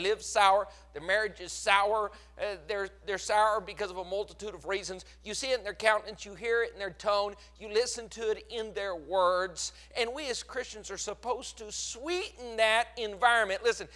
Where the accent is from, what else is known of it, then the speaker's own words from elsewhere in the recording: Colorado, United States; And I grew up in Colorado, so I know what I'm talking about.